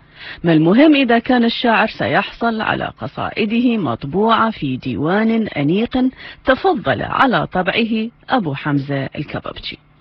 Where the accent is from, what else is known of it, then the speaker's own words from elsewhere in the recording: Iraq; نشعر بأننا كعراقيين مدينون